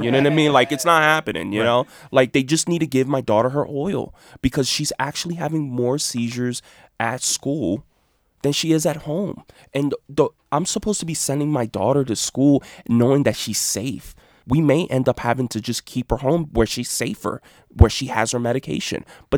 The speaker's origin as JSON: {"language": "English", "region": "New Jersey", "country": "United States", "said": "And I'm not bellying up because I'm from Jersey."}